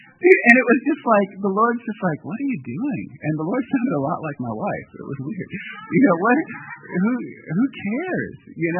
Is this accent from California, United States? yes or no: yes; California, United States; Where I grew up in the South Bay, San Francisco Peninsula, education was very much a cultural idol.